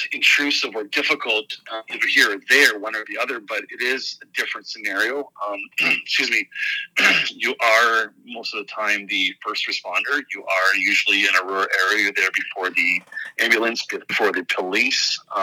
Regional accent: Ontario, Canada; I was born and raised in Eastern Ontario. I moved to the Southwest area of Ontario back in 2002 after college.

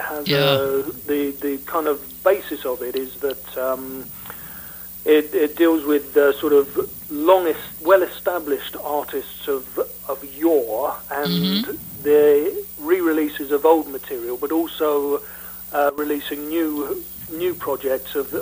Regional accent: England, United Kingdom; You've got to remember I'm English.

